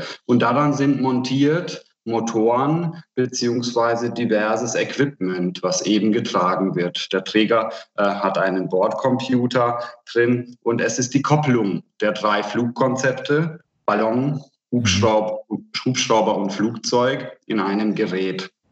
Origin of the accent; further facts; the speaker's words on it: Hungary; Ich komme aus Ungarn